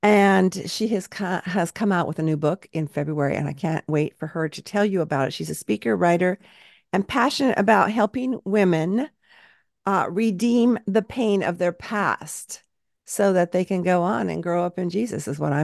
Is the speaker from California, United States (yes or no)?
yes; San Luis Obispo, California, United States; now in Dallas, United States; I'm from San Luis Obispo, so we get down there as often as we can. That's wonderful. Okay, yeah. Dallas now